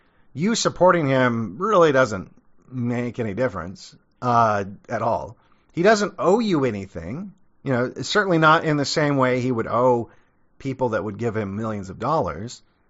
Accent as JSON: {"language": "English", "country": "South Africa", "said": "I'm from South Africa, a place that was overrun with Africans."}